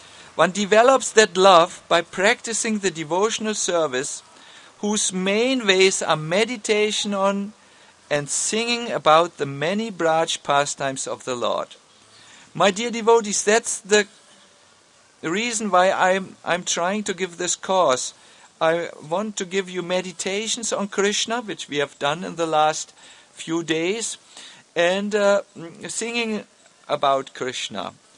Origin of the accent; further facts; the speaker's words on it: Germany; we are from Germany. We know each other very well. Like, we grew up in the same sandbox.